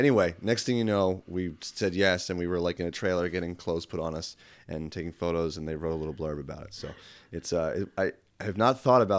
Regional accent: Wilmington, Delaware, United States; No, my parents are not in the arts. I'm from Wilmington, Delaware.

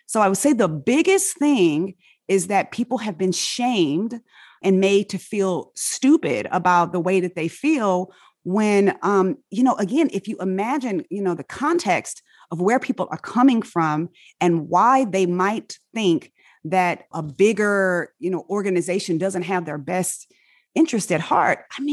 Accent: Inglewood, California, United States; I'm a Black American and I grew up in Inglewood, California.

